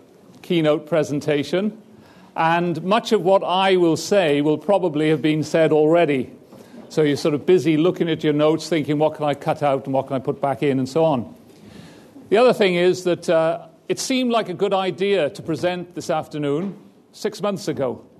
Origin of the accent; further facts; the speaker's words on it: United Kingdom; I'm British.